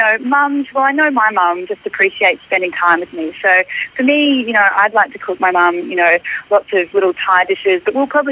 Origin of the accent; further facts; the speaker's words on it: Papua New Guinea; growing up in Papua New Guinea